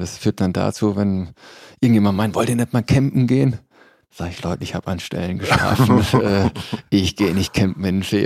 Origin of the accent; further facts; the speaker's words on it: Hesse, Germany; moved away as an adult; Ich komme aus der Nähe von Fulda, Hessische Rhön, Dreiländereck, Hessen, Thüringen, Bayern. Das ist meine Heimat.